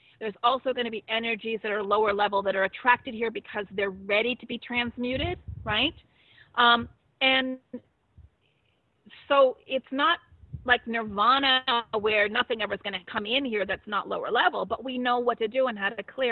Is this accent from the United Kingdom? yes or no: no; Australia; I'm here from Australia.